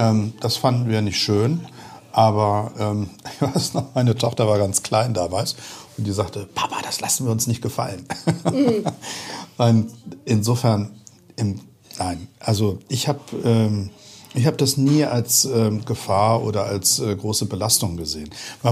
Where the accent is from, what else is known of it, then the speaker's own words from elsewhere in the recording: Eutin, Schleswig-Holstein, Germany; also born or lived in Malente; Also ich komme aus der Rosenstadt Eutin, dem Weimar, genau, dem Weimar des Nordens.